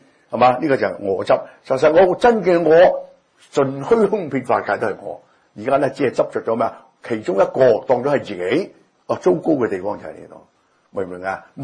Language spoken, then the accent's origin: Cantonese; Guangdong, China; 啊，我哋廣東人講，你阻住個地球轉